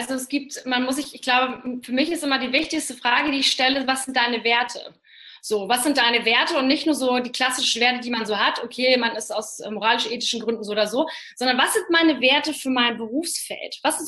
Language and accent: German; Hamburg, Germany; wollte eigentlich in die klassische Medienwelt als Hamburger Dern